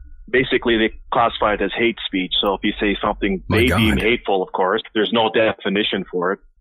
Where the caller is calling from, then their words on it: Alberta, Canada; Alberta, Canada.